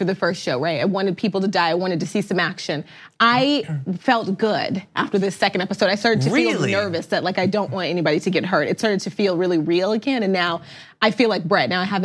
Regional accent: Oklahoma, United States; I'm from Oklahoma.

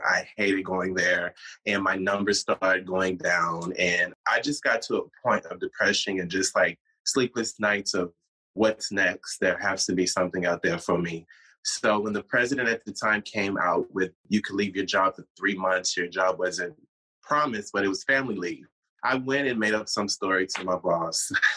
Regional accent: Austin, Texas, United States; Well, I'm from Austin, Texas.

